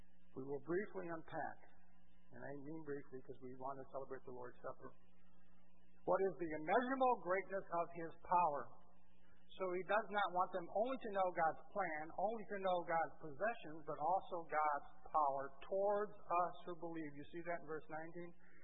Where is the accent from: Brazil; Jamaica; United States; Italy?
Brazil; I grew up in Brazil, but every once in a while we'd come to the States